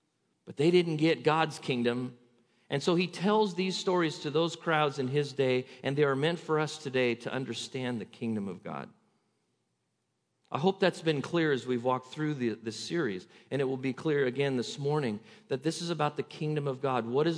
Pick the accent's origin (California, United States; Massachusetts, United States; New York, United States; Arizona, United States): California, United States; See, I'm an American. I'm a Californian, born here my whole life, lived in parts of California. I am a West Coast California American.